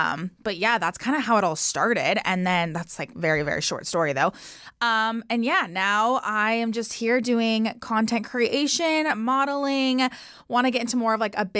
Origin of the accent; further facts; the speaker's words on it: California, United States; also born or lived in Hawaii; I am 25 years old. I'm from the Bay Area.